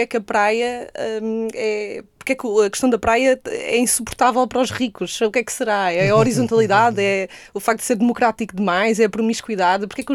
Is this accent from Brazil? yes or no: no; Setúbal, Portugal; enquanto Setubalense de Gema ainda ficou mais revoltada